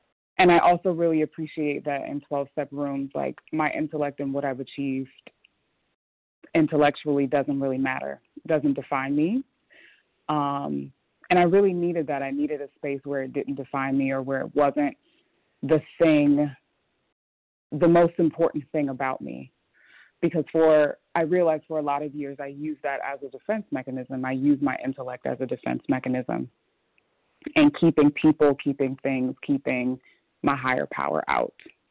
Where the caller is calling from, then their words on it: Philadelphia, Pennsylvania, United States; I'm in Philadelphia.